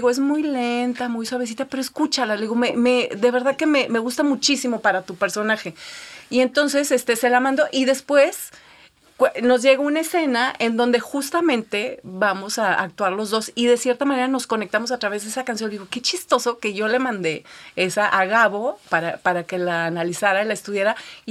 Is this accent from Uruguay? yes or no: no; Zacatecas, Mexico; yo soy de Zacatecas … de Zacatecas